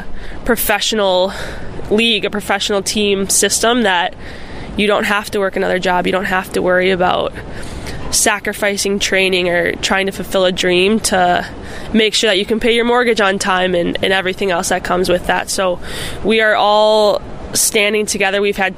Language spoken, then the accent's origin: English; Buffalo Grove, Illinois, United States; Yeah, I grew up in Buffalo Grove and actually played for Team Illinois.